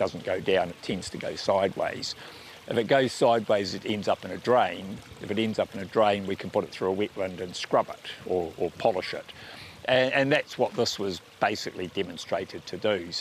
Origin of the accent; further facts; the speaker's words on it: Porirua, Wellington, New Zealand; I'm a first-generation dairy farmer. I grew up in Cannons Creek in Porirua, went to Massey, did an ag degree